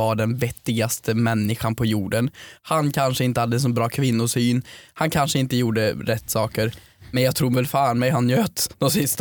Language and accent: Swedish; Värmland, Sweden; jag är från Värmland.